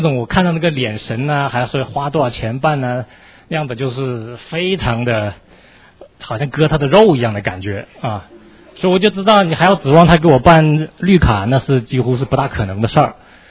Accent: China; 他不知道怎么能听说我是中国人又是会计师

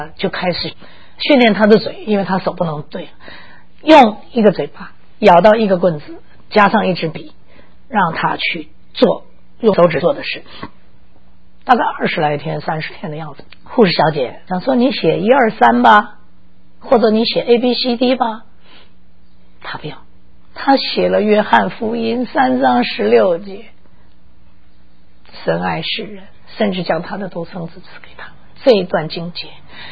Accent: Taiwan; also born or lived in China; now in United States; 因为我是台湾来的，我在中国大陆出生的

